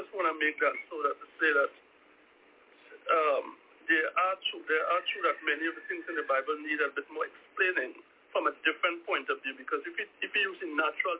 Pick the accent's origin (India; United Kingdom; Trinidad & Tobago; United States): Trinidad & Tobago; from Trinidad and Tobago.